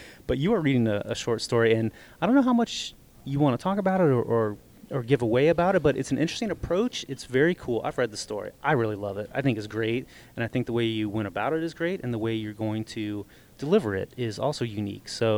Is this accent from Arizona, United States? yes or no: yes; Prescott, Arizona, United States; Not only Arizona, but in Prescott, Arizona is where she went to college. And that's kind of my hometown.